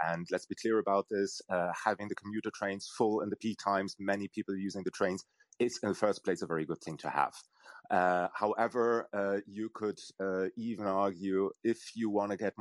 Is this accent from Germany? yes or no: yes; Germany; moved away; I mean, I'm originally from Germany. I moved here about 20 years ago